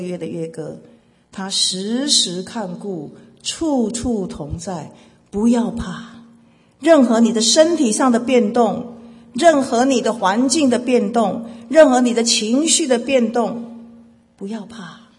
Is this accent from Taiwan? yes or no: yes; Taiwan; moved away as an adult; now in United States; 我从台湾到美国搬过一次